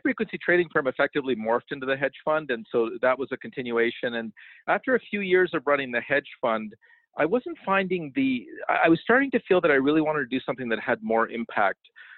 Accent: Toronto, Ontario, Canada; And I grew up in Toronto and other parts of Southern Ontario.

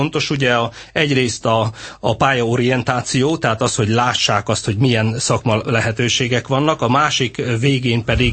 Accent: Szabolcs-Szatmár-Bereg, Hungary; ahonnan én jövök, Szabolcs-Szatmár-Bereg megyéből

